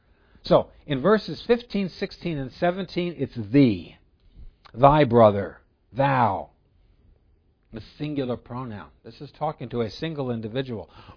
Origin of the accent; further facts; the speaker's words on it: New Jersey, United States; Where I grew up in New Jersey, they didn't say y'all.